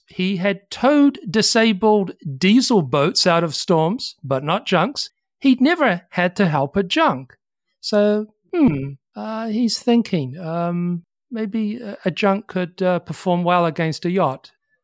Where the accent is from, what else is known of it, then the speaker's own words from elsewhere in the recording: New Zealand; mostly from America, but some too from my home country of New Zealand